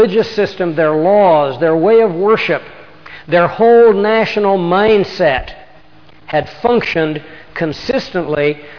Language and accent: English; United States; This country, like my home country, the United States, has been around approximately a couple hundred years.